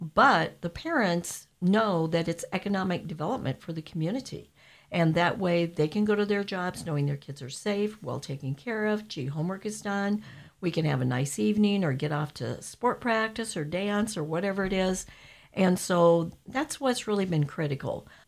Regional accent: Perry, United States; because I graduated from Perry Schools.

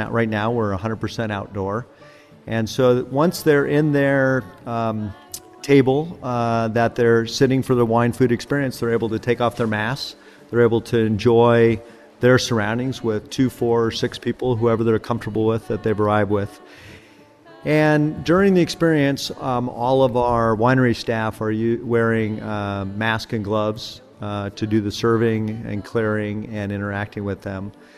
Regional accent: Marin, California, United States; also born or lived in Santa Rosa; So I was born in Santa Rosa, raised in Marin, got involved in the Silicon Valley for 25 years, and then worked in San Francisco.

